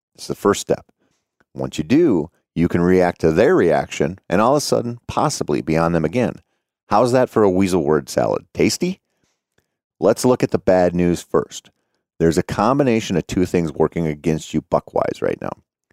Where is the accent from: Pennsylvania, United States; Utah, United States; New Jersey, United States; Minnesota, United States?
Minnesota, United States; When I don't kill a buck in my home state of Minnesota